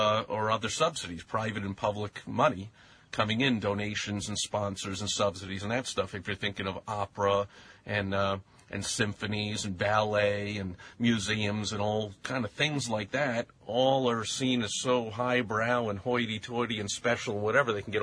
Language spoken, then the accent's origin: English; New York City, New York, United States; which me, being a New Yorker, I wouldn't figure that.